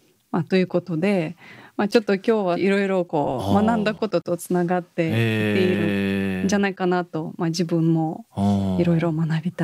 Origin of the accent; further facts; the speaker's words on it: Russia; Japanese is a second language; ロシアだからこうだって、ロシア人だからこうだって私を見た登山言われるので